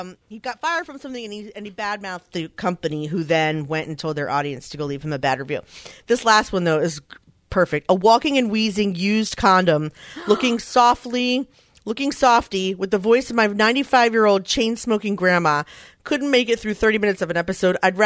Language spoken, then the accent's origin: English; Philadelphia, Pennsylvania, United States; Philadelphia is in my hometown. I really want to see everyone there.